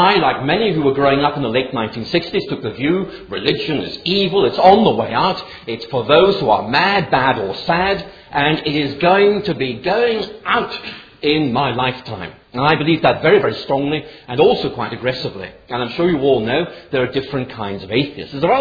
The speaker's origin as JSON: {"language": "English", "town": "Belfast", "region": "Northern Ireland", "country": "United Kingdom", "tie": "born or raised there", "said": "Because I grew up in Belfast, and of course Edinburgh is very posh."}